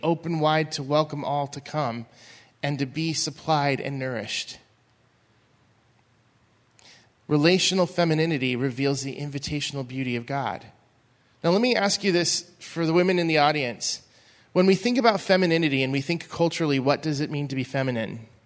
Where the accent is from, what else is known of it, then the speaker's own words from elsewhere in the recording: Washington, United States; So I grew up in Central Washington back in the 80s. It was a farming/sports-driven community.